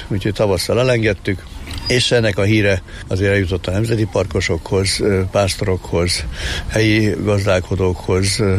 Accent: Budapest, Hungary; Pesti vagyok, 18. kerület, Pest-Szentlőrinc a szülőhelyem. Ott jártam általános iskolába, aztán később középiskolába Pannonhalmára, és onnan az állatorvosi egyetemre vezetett az út.

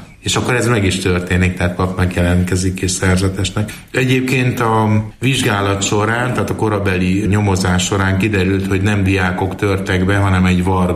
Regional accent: Gyöngyös, Heves, Hungary; born there; Hát meg én, mert én Gyöngyösen születtem

